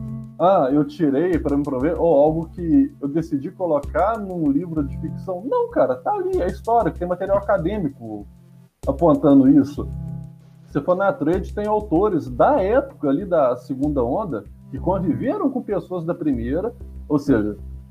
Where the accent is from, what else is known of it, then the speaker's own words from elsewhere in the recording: Minas Gerais, Brazil; eu sou de Minas Gerais, eu tô mais ligado com a política de Minas.